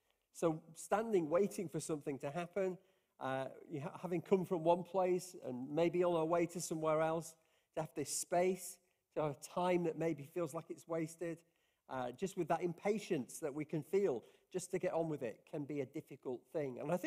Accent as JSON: {"language": "English", "town": "Lancaster", "region": "North West England", "country": "United Kingdom", "tie": "born or raised there", "said": "I grew up in Lancaster, in Lancashire, and I got a place at the grammar school."}